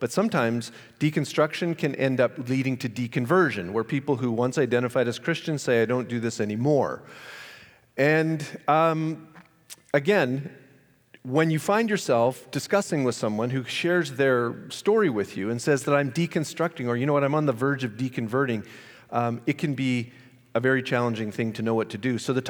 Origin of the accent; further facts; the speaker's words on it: Canada; now in Los Angeles, United States; I am from Canada, but I do live in Los Angeles, and there are no Tim Hortons in Los Angeles.